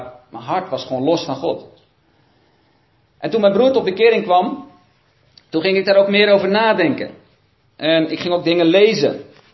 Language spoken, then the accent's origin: Dutch; South Holland, Netherlands; Ja, ik ben opgegroeid in de Alblasse Waard. Ik weet niet of jullie weten waar dat ligt, maar dat is bij de Molens in Kinderdijk, vlakbij Rotterdam. En daar ben ik opgegroeid in een heel positief, mooi gezin met 6 broers en 2 zussen. Groot gezin dus. Christelijk gezin, traditioneel